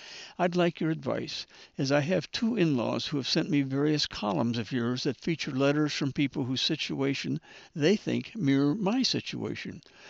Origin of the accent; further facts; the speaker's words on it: Danville, United States; Growing up in Danville and playing for the Lincoln Park Raiders, we used to play our championship games on the high school football field.